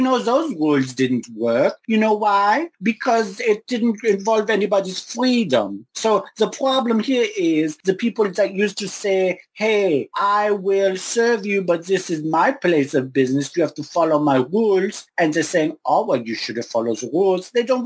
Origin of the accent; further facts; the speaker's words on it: Germany; So I remember the day growing up in Germany, there was a group of people that told us what to do.